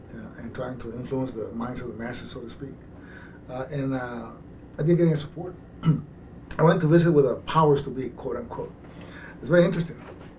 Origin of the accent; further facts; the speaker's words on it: Peñitas, Texas, United States; now in McAllen, United States; I come from Peñitas. That's part, the western part of the district where I was running. I graduated from high school in Mission, and I now live in McAllen